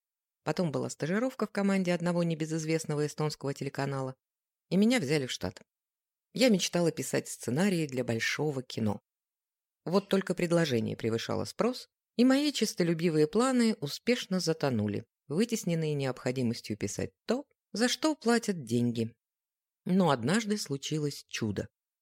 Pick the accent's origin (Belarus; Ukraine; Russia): Belarus; Minsk; Сама я родом из Минска.